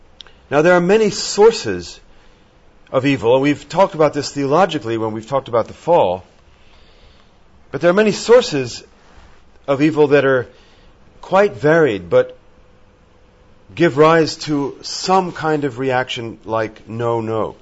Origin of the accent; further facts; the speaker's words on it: France; When I was a young man, I grew up in France, as you know.